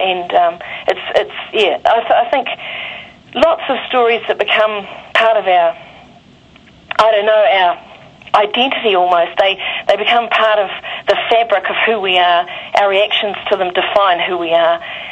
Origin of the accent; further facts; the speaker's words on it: Christchurch, Canterbury, New Zealand; Well, I am from Christchurch